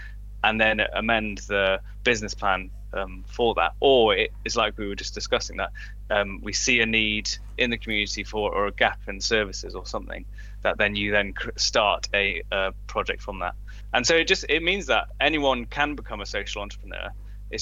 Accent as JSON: {"language": "English", "region": "Wales", "country": "United Kingdom", "tie": "born or raised there", "said": "I grew up in Pembrokeshire"}